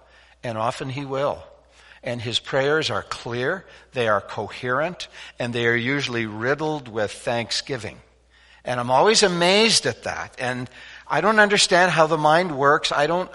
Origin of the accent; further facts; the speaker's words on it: Winnipeg, Manitoba, Canada; I grew up in Winnipeg, went to elementary school in the 60s.